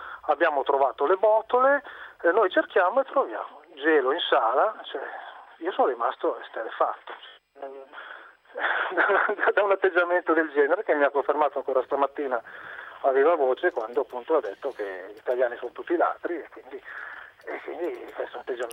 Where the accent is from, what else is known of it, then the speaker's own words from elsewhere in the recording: Vigevano, Lombardy, Italy; io sono di Vigevano, sono un piccolo imprenditore